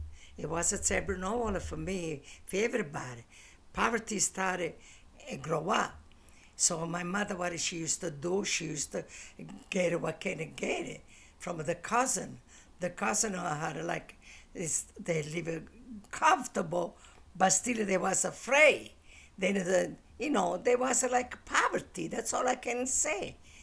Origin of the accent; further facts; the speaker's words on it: Messina, Sicily, Italy; I come from Messina, Olivieri.